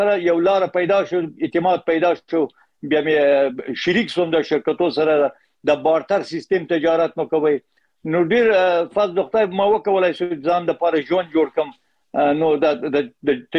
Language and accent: Pashto; Herat, Afghanistan; born there; په هرات کې پیدا شوم